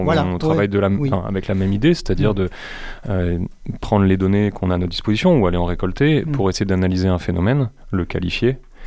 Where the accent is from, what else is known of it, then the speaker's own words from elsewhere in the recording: Sommières, Occitanie, France; Je pense que j'ai grandi à Sommières.